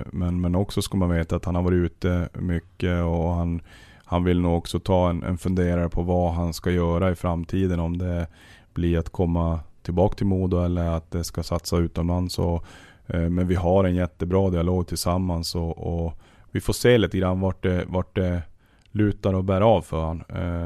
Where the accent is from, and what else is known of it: Luleå, Norrbotten County, Sweden; born or raised there; now in Örnsköldsvik, Sweden